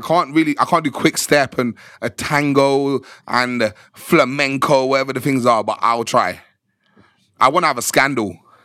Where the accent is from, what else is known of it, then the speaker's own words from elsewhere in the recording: Birmingham, West Midlands, United Kingdom; I'm from Birmingham.